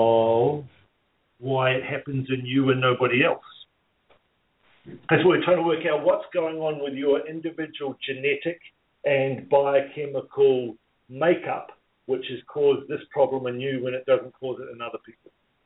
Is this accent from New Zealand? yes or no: yes; South Island, New Zealand; now in Tamborine Mountain, Australia; I live in the Tambourine Mountain, which is part of the Gold Coast hinterland in Australia, but I'm from New Zealand originally, the South Island of New Zealand.